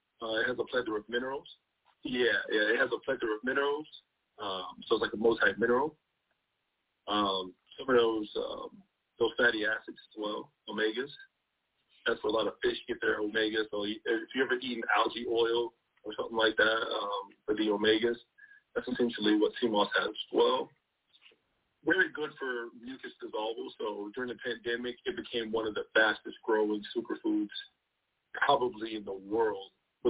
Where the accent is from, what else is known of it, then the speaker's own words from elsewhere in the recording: United States; born there; So I'm from Jamaica. My family's from Jamaica. I was born here in the U.S. I'm a dual citizen in Jamaica.